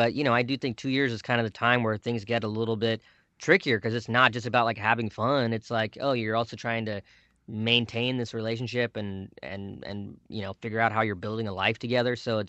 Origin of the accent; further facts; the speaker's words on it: South Carolina, United States; I was born in South Carolina, grew up for, you know, alive in America for 32 years, dated just as much as any other, you know, person that was born here in my age.